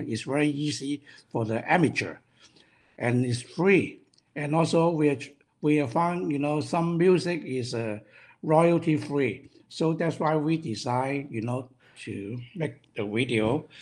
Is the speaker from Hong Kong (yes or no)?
yes; Hong Kong; English is a second language; moved away; Because we don't want to lose our family's recipe. We're from Hong Kong. Once we move to North America